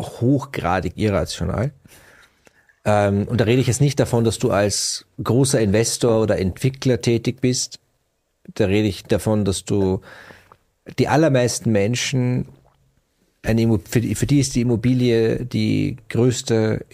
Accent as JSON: {"language": "German", "country": "Austria", "tie": "born or raised there", "also_born_or_lived": "Vienna", "said": "in der Kleinstadt, in der ich aufgewachsen bin, also ich bin zwar in Wien geboren, aber sozusagen in der Vorstadt aufgewachsen"}